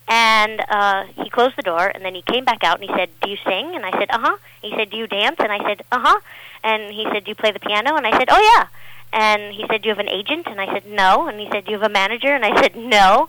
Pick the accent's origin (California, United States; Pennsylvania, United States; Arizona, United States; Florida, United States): Pennsylvania, United States; Well, I grew up in Pennsylvania, and we were just like a normal family, three girls, dog, cat, in the suburbs.